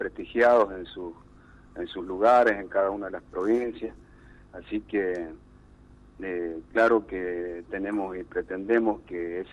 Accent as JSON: {"language": "Spanish", "region": "San Juan", "country": "Argentina", "said": "No, yo soy sanjuanino, de buena cepa, sanjuanino de puro sol y vino."}